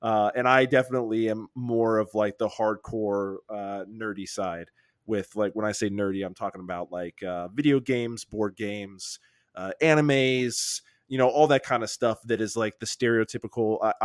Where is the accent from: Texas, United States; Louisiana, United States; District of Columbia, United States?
Texas, United States; so we grew up in Texas and she's born Texas, so a little bit of her Texas accent came out.